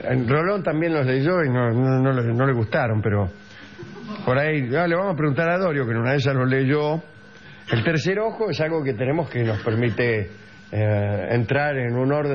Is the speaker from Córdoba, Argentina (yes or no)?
no; Yerba Buena, Tucumán, Argentina; soy de Yerba Buena, Tucumán. Escucho siempre su programa.